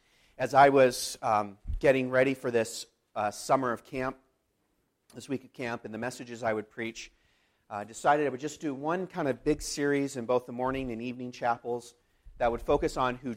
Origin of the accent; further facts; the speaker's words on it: Arizona, United States; I'm from Arizona.